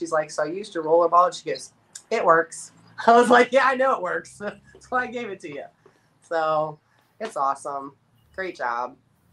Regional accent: Cincinnati, Ohio, United States; this weekend my son got married, and I had to go home to Cincinnati and get him married off.

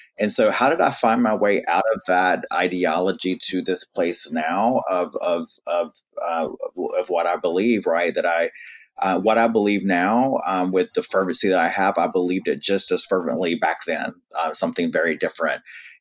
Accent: the South, United States; And I think that's because I come from the South, from a very conservative family. I'm Native American and I've always been in that other box.

